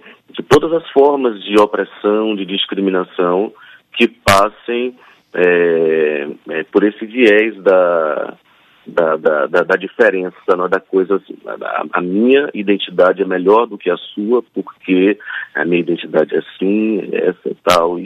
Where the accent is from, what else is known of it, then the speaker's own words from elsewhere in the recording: Cruz das Almas, Bahia, Brazil; Pois é, eu nasci em Cruz das Almas, está no Recôncavo baiano, venho de uma família de professoras primárias, e tive a sorte de nascer ao fundo da biblioteca da minha cidade.